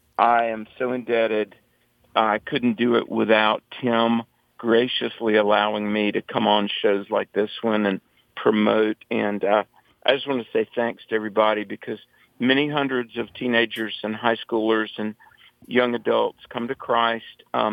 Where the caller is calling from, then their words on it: North Carolina, United States; Guardians of Liberty from deep in the hills of North Carolina